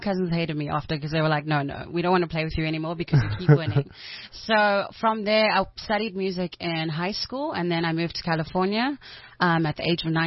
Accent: Bisho, Eastern Cape, South Africa; So I'm from Ebisho. It's a small town in the Eastern Cape. I'm a Xhosa singer-songwriter

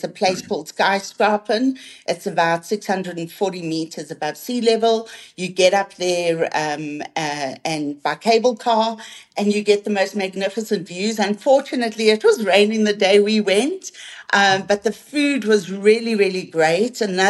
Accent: South Africa; I mean, we're from South Africa.

